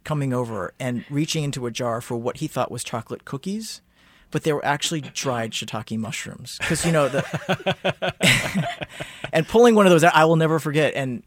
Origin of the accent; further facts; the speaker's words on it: Midwest, United States; a very simple and very normal Midwestern life, except for the fact that, you know, being Asian American, it was pretty rare where I grew up.